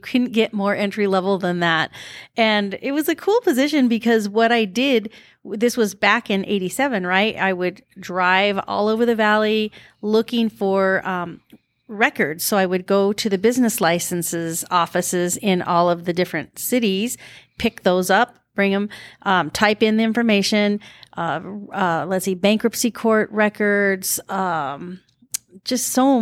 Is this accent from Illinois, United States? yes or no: no; Colorado, United States; moved away as an adult; So I was born and raised in Colorado, graduated from Colorado State University, technical journalism. And my mom had moved out here, so I followed her out.